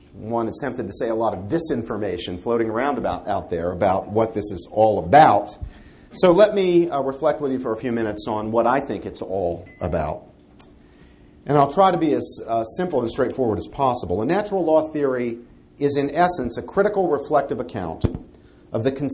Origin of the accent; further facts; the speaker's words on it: West Virginia, United States; You know, Sam mentioned that I'm from West Virginia.